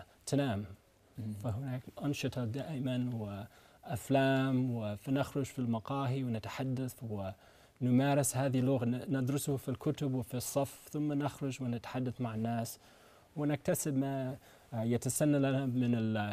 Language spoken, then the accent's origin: Arabic; United States; Arabic is a second language; والأصوات غريبة علي كأمريكي.